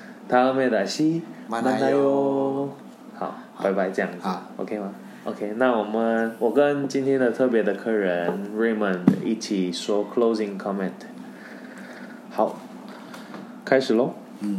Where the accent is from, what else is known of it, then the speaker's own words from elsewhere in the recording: South Korea; Chinese is a second language; 但是因为我本来是韩国人，我想要用我本来的韩文版本一样的表达。